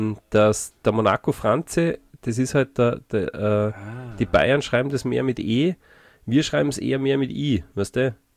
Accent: Salzburg, Austria; für uns als Salzburger

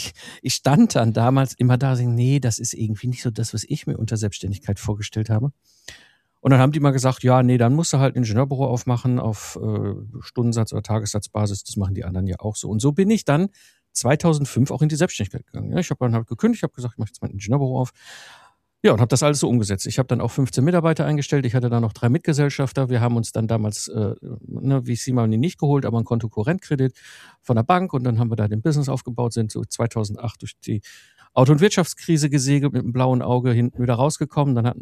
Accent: North Rhine-Westphalia, Germany; Also ich bin ja, wie gesagt, im Ruhrpott groß geworden, so zwischen Kohle und Stahl in den 90ern.

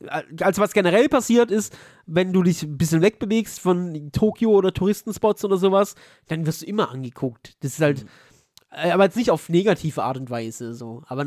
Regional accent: Germany; ich bin Deutscher

